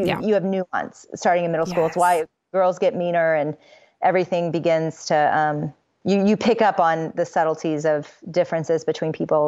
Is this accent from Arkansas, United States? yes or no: yes; Little Rock, Arkansas, United States; also born or lived in Austin; now in Dallas, United States; and I grew up in Little Rock, Arkansas, and live now in Dallas, Texas. Just moved here from Austin.